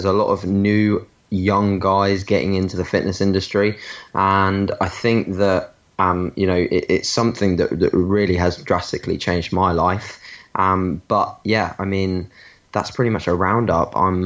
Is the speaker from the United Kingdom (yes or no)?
yes; Brighton, South East England, United Kingdom; So I am 20 years old. I'm from Brighton in the UK